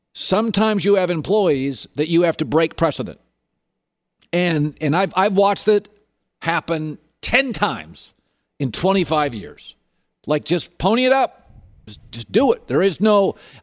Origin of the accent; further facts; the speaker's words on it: Pacific Northwest, United States; I grew up in the Pacific Northwest. The Seahawks were more known for their fans than any of their players.